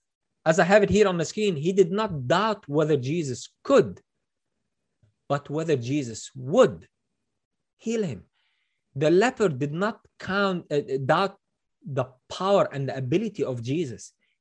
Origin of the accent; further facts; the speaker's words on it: Sidon, South Governorate, Lebanon; I was born in Sidon. I grew up in Sidon, right?